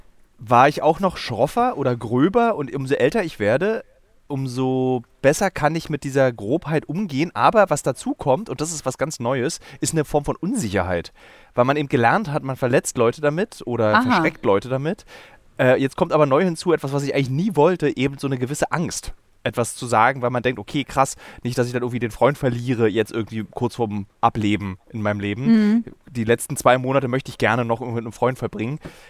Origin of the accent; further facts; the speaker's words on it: Berlin, Germany; Ich als Berliner wurde, glaube ich, 2009 das letzte Mal auf eine Weißparty eingeladen.